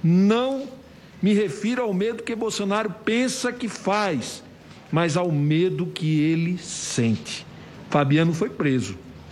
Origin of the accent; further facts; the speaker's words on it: Lagarto, Sergipe, Brazil; na minha terra, lá em Lagarto, no Nordeste do Brasil